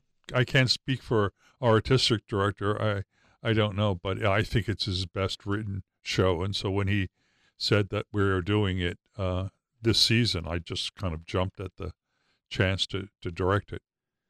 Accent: New Jersey, United States; I'm from New Jersey.

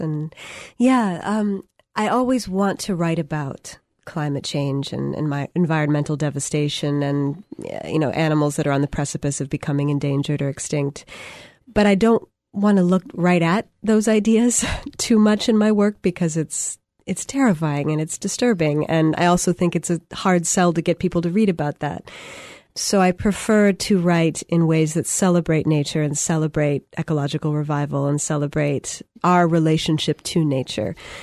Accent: Chicago, Illinois, United States; I'm a Midwesterner born and bred. I was, you know, raised in Chicago and have really never lived far from there.

